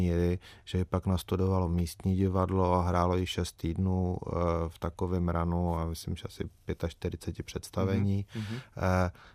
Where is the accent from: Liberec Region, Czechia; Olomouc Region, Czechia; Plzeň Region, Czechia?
Olomouc Region, Czechia; Olomouc; v roce 88 mě bylo 17 a samozřejmě jsem potom toužil, ale na to jsem neměl šanci z Olomouce se dostat.